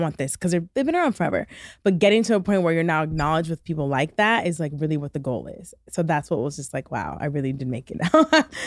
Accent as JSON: {"language": "English", "region": "Michigan", "country": "United States", "said": "back when I was living in Michigan. I'm from Michigan."}